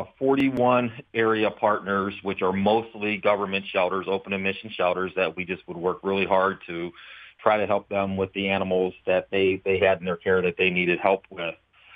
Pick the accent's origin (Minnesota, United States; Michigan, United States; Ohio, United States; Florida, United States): Ohio, United States; I come from Northeast Ohio. I was born and raised, actually same high school as our friend LeBron James.